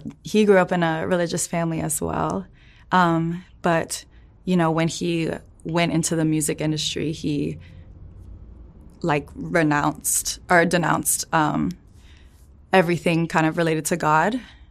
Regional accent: Dallas, Texas, United States; also born or lived in Arlington; From Dallas, technically Arlington, Texas, but grew up in Dallas.

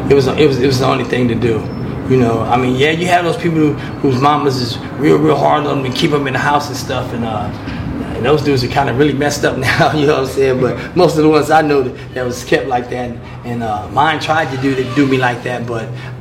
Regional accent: Los Angeles, California, United States; I grew up South Central Los Angeles, over there, 105th Dinker and Weston.

